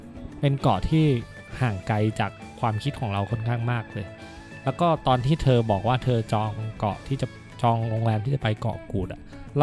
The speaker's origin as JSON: {"language": "Thai", "region": "Chiang Mai", "country": "Thailand", "said": "เราเป็นคนเชียงใหม่ใช่ไหมครับ"}